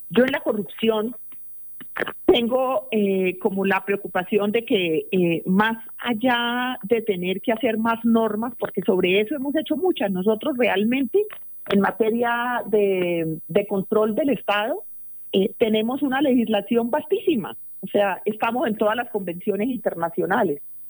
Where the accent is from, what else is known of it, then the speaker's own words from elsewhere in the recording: Colombia; Yo sí creo que tenemos que hacer un esfuerzo como colombianos para ser capaces de convivir en esa diferencia que tenemos